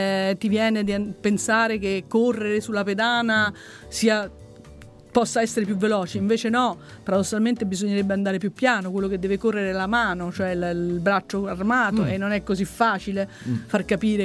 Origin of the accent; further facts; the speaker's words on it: Rome, Lazio, Italy; io sono di Roma, ho fatto la maestra a Roma